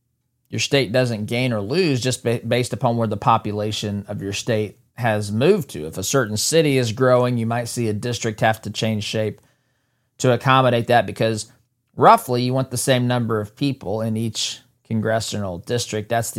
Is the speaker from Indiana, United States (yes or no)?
yes; Indiana, United States; I know, look, we talked a lot about Indiana today. That is my home state, but this is happening all across the country.